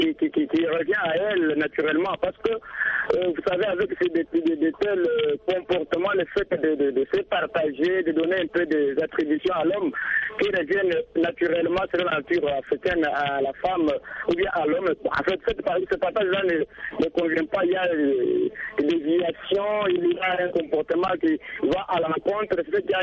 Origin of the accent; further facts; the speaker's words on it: DR Congo; chez nous, à la République démocratique du Congo